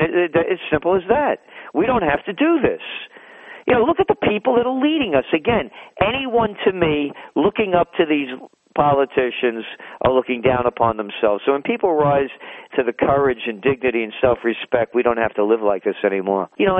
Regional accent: New York, United States; Just like when I was a kid growing up in the Bronx, they used to bust people for running the numbers.

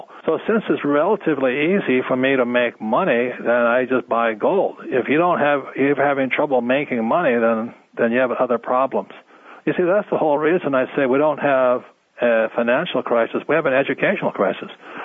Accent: United States

